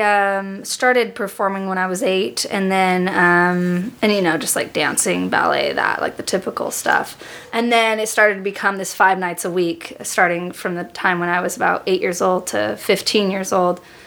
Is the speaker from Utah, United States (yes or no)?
yes; Utah, United States; moved away as an adult; now in Los Angeles, United States; I'm from Utah.